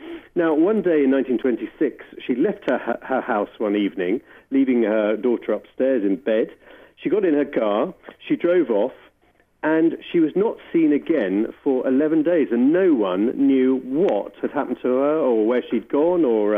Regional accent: United Kingdom; you know, I'm British, and I didn't know whether in America it was more widely known.

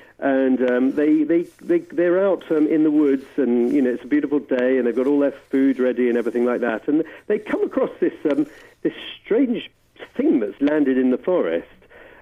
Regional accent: United Kingdom; you know, I'm British, and I didn't know whether in America it was more widely known.

